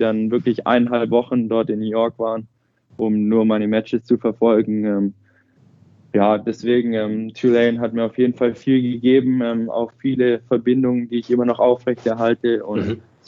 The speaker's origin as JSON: {"language": "German", "town": "Furtwangen", "region": "Baden-Württemberg", "country": "Germany", "said": "Ich komme aus Furtwangen."}